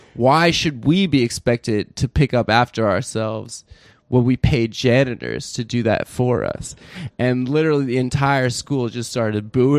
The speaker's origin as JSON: {"language": "English", "town": "Santa Monica", "region": "California", "country": "United States", "also_born_or_lived": "Las Vegas", "said": "I'm from Santa Monica originally, like West LA."}